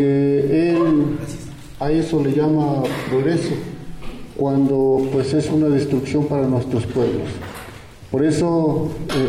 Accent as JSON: {"language": "Spanish", "town": "Amilcingo", "region": "Morelos", "country": "Mexico", "said": "Yo vengo de la comunidad de Amilcingo."}